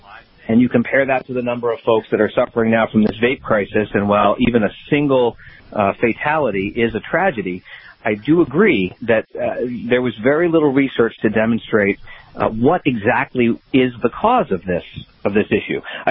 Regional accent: Massachusetts, United States; Certainly in my home state here, our home state of Massachusetts, they've done that.

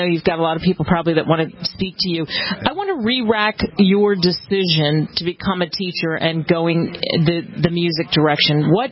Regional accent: Philadelphia, Pennsylvania, United States; because I grew up in Philly, a stone's throw away.

